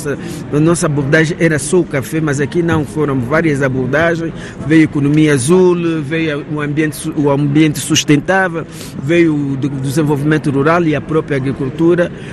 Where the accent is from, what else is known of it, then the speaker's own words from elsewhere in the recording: Angola; Mesmo que eu estou aí, mas eu sou angolana